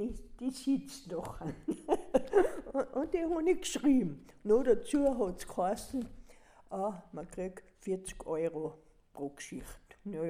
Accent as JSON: {"language": "German", "town": "Mauterndorf", "region": "Salzburg", "country": "Austria", "tie": "born there", "said": "ich komme von Mariapfarr, Karascherberg. Ich bin eine Bergbäuerin, geboren bin ich in Mautendorf."}